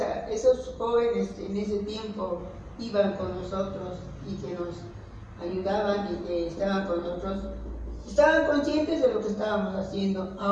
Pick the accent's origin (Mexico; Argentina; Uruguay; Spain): Mexico; Creo yo que como mexicanos tenemos derecho a una tierra donde vivir